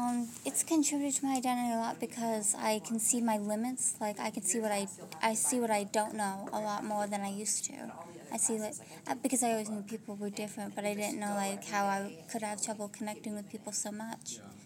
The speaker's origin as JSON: {"language": "English", "town": "Spokane", "region": "Washington", "country": "United States", "tie": "born there", "lives_now": "Anchorage, United States", "said": "I was born in Spokane, Washington, because my parents were stationed at Fairchild Air Force Base, and I've moved around a lot, but now I live in Anchorage, Alaska."}